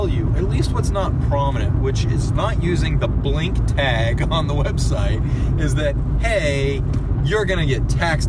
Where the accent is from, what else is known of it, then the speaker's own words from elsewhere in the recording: Seattle, Washington, United States; growing up in Seattle, what was it … came up here